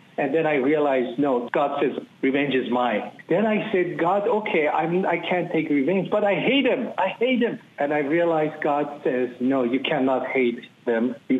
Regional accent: Iran; I was born as a Muslim in Iran. I was pretty much devout in my younger years

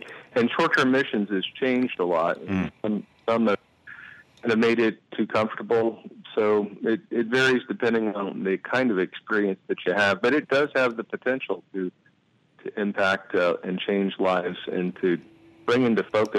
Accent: Missouri, United States; I grew up in the States in Missouri, and I'd never seen anything like what I experienced in Guatemala

